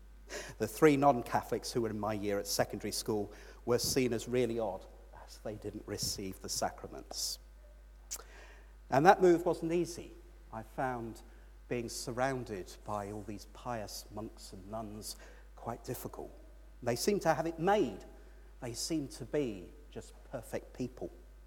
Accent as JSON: {"language": "English", "region": "London", "country": "United Kingdom", "tie": "born or raised there", "said": "So I was born in London in 1978, grew up in the suburbs of East London. And as London gets bigger and bigger and bigger over the years, the bit we were in is now probably in Kent."}